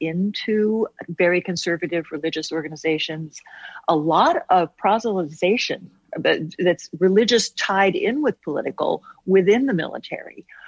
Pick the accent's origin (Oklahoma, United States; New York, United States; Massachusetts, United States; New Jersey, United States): Oklahoma, United States; I grew up in Oklahoma, And if you look at it in terms of American history, you have a disproportionate number of people in the military from the South.